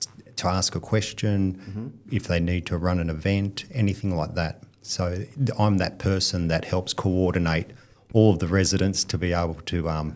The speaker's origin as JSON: {"language": "English", "town": "Sydney", "region": "New South Wales", "country": "Australia", "tie": "born or raised there", "said": "because I grew up in Sydney and we always lived out at, like, Western Sydney area, we always had a house on the Central Coast."}